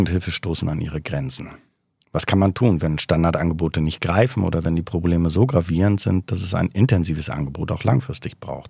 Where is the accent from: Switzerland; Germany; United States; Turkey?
Germany; Hamburg; als ganz junger Sozialarbeiter in Hamburg, wo ich aufgewachsen bin.